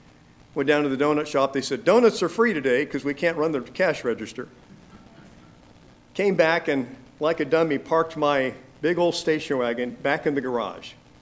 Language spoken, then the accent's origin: English; California, United States; Most of you know I grew up in California, went and got my Bible education, found somebody who would actually say I do, married me, went back to California, worked in a small church.